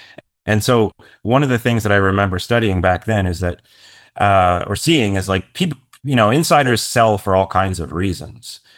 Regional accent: Canada; Yeah, like I'm Canadian.

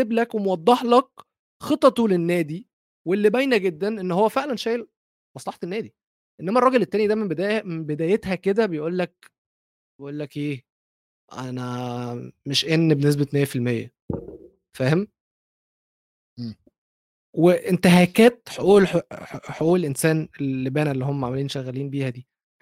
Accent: Egypt; انا مش قطري. انا قلت في الاول تو دي اي ام قطري، بس اي ام نوت قطري فعلا، انا مصري كمان.

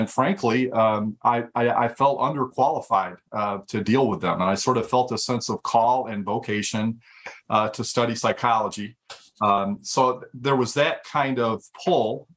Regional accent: Flint, Michigan, United States; I grew up in Flint, Michigan, came from some interesting roots, I guess

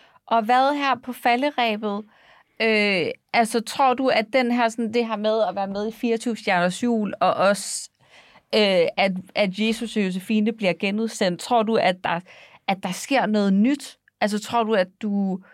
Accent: Frederikshavn, North Denmark Region, Denmark; Jeg er oppe fra Frederikshavn.

